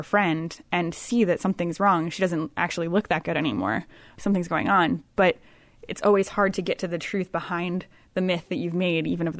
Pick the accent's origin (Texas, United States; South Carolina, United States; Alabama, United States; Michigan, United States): Michigan, United States; Petoskey; I'm from the Petoskey area, which the book is set in northern Michigan